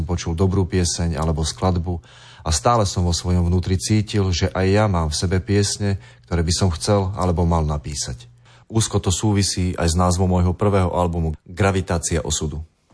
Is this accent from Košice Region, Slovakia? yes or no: no; Tlmače, Nitra Region, Slovakia; also born or lived in Starý Tekov; pochádzam zo stredného Slovenska, okres Levice, kde som sa aj narodil. Svoju rannú mladosť som prežil v Tlmačoch na Lipníku a dospievanie v Starom Tekove, kam sme sa s rodičmi presťahovali, keď som mal 14 rokov a kde žijem s prestávkami aj dodnes.